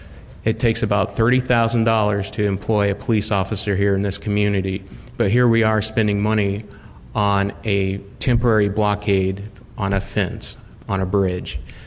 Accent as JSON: {"language": "English", "region": "Illinois", "country": "United States", "tie": "born or raised there", "lives_now": "Charlottesville, United States", "said": "So, as I said … I'm 32 years of age. I grew up in Illinois in a little small community. I was elected to my hometown council in Illinois at the age of 18."}